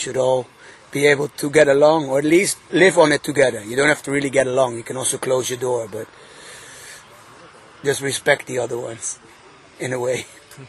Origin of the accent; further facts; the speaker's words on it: Austria; English is a second language; We are from Austria, where unfortunately we have a lot of the people going in a very hateful direction.